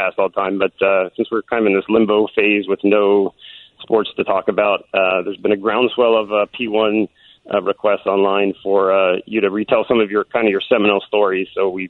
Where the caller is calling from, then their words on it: Burke, Virginia, United States; I'm calling you from the Bird Sanctuary, which is the Burke VRE station.